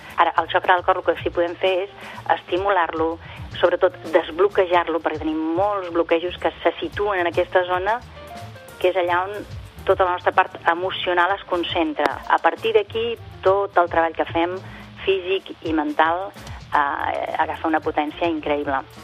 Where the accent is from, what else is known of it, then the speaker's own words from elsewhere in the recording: Balearic Islands, Spain; soc menorquina i soc mestra de ioga des de fa més de 30 anys